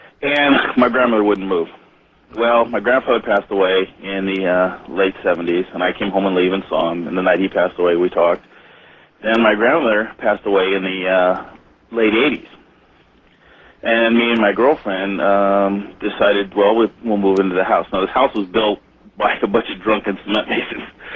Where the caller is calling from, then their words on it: Sacramento, California, United States; Oh, I'm fine. I'm calling from Sacramento.